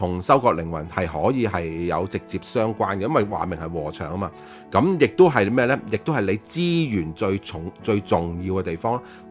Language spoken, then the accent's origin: Cantonese; Hong Kong; born there; 因为成个香港就系我哋。即一生里面可能最长啦，或者而家嚟讲啦吓，咁呢个地方咧系神俾我哋喺度出世，或者俾我哋喺度生活咗咁长嘅日子